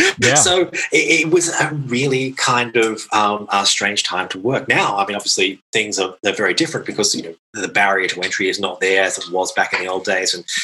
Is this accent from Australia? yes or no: yes; Australia; I come from Australia originally, and there's still a lot of games that get banned there